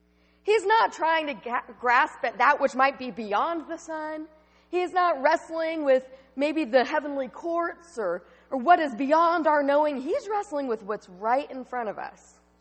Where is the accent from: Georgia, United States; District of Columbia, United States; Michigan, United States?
Georgia, United States; Atlanta; Such an adventure for a girl who was growing up in Atlanta, Georgia.